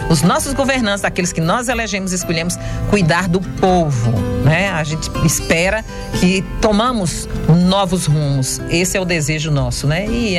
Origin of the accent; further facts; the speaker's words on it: Brazil; Não, é bom comentar que nós somos brasileiros.